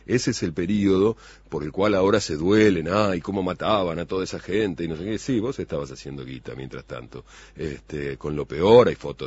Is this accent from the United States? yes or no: no; Argentina; also born or lived in France; porque ahora soy muy argentino. Digo, me encanta ir a otros lugares, pero vivo en la Argentina y no me siento partido por eso.